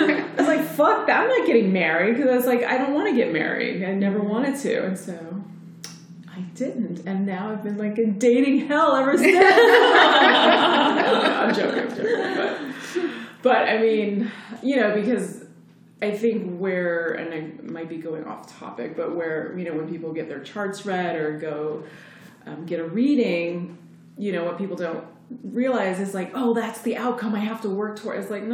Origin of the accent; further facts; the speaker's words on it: Nepal; so my background is Hindu, because I'm from Nepal, and every Hindu born there, they make a chart-based when you're born.